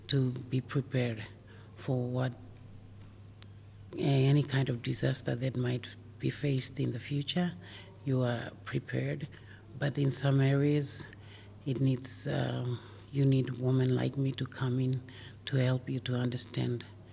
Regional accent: Papua New Guinea; I am coming from Papua New Guinea, and I am speaking from PNG women's perspective.

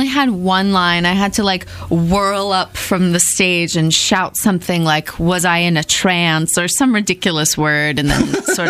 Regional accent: Pittsburgh, Pennsylvania, United States; Pittsburgh.

